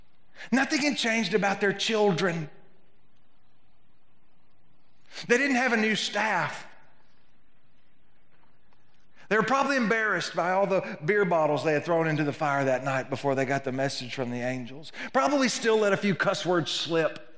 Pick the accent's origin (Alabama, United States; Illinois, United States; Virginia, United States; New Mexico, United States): Alabama, United States; Maybe it's because I grew up in North Alabama and it's close to Brewer, redneck.